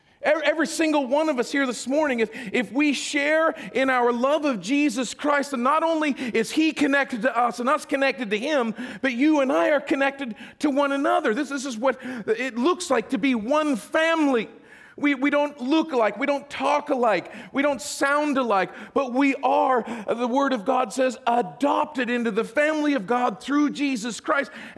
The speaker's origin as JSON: {"language": "English", "region": "Idaho", "country": "United States", "tie": "born or raised there", "said": "Growing up in Idaho, I was not geographically close to Dallas."}